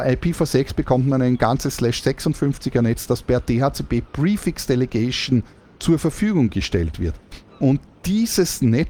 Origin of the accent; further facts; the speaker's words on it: Austria; Ich komme aus Österreich, wo wir noch in der Internet-Steinzeit sind.